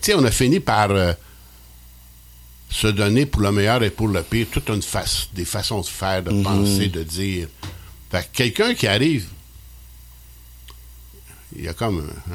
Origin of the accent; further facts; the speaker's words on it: Quebec, Canada; Moi, je suis Québécois francophone depuis 1660, oui.